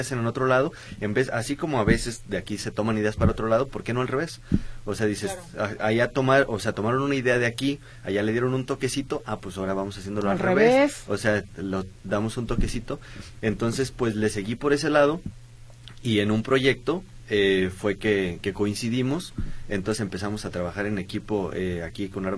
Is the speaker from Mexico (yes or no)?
yes; Mexico; en mi caso yo soy de México, no, no pertenezco a otro país.